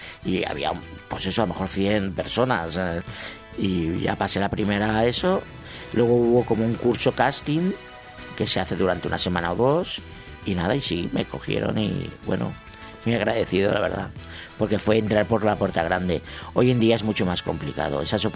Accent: Burjassot, Valencian Community, Spain; born there; Nací en Burjasot, estoy casado con un chico.

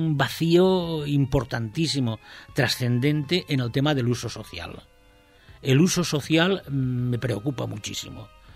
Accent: Valencian Community, Spain; first language Valencian; Spanish is a second language; Y mi lengua materna es el valenciano. O sea, yo he sido la lengua de toda mi vida, la lengua con mi padre, con mi madre, con mis hermanos, con mi mujer, con mis hijos, con mis nietos.

